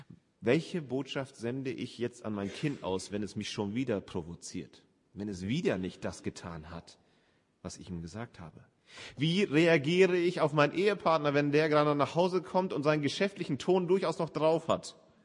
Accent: Northern Germany, Germany; Die Leuchttürme sind ja faszinierende Gebäude, sage ich als Norddeutscher sowieso.

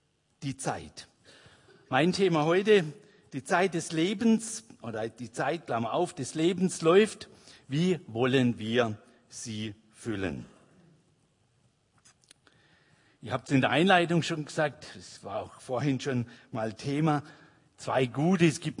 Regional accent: Linkenheim-Hochstetten, Baden-Württemberg, Germany; Ich komme aus Linkenheim, Hochstetten.

